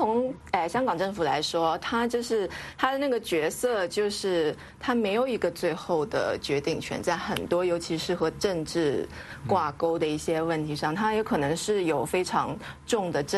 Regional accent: China; 其实我自己也是在那个环境长大，

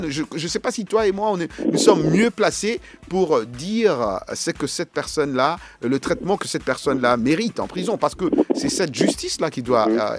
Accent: Bamako, Mali; C'est chez nous, à Bamako, c'est chez nous, c'est chez au Mali, toi aussi.

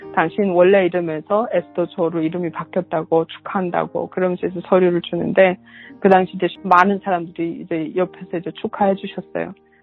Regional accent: North Korea; now in United States; 내가 북한 사람이라는 거를

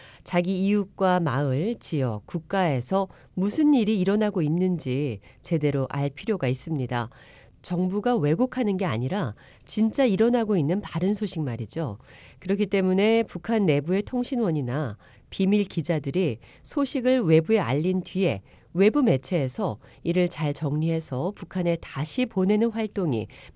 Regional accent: United States; 저는 미국에서 태어나 자란 한국계 미국인입니다. 제 부모님은 한국 출신이시고 할아버지와 외할아버지는 모두 이북 출신이십니다.

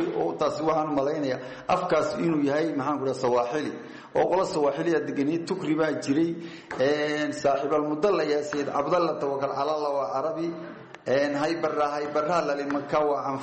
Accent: Zeila, Awdal, Somalia; born there; waxaan sidoo ku faanaya maanta halkii aan ku dhashay sayliciga

